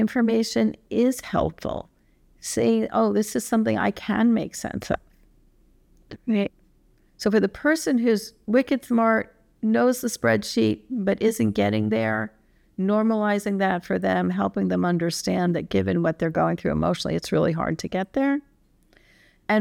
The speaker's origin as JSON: {"language": "English", "region": "Midwest", "country": "United States", "said": "I also do some work in New Jersey, but I come from the Midwest."}